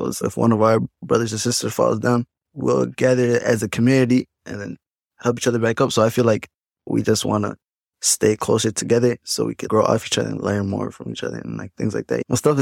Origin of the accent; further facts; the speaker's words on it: St. Paul, Minnesota, United States; I grew up in St. Paul. So born and raised in St. Paul. St. Paul baby my whole life.